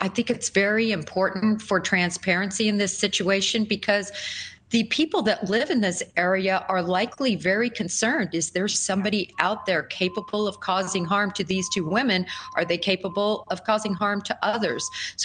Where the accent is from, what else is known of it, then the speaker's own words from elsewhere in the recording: Kansas, United States; I grew up in Kansas. We always teased that the national tree was the telephone pole.